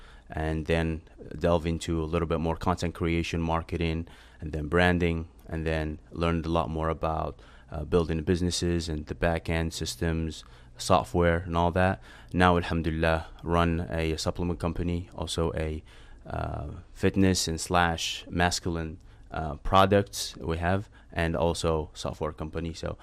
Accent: Algeria; born or raised there; now in United States

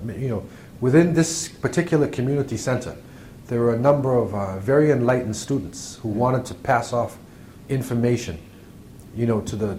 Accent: Boston, Massachusetts, United States; born there; I was born in Boston, Massachusetts, right, northeast corner of the United States.

